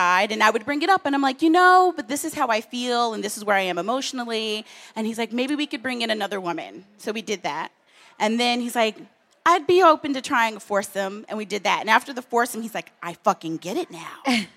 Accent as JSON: {"language": "English", "region": "the South", "country": "United States", "tie": "born or raised there", "said": "I grew up in the South, I feel you."}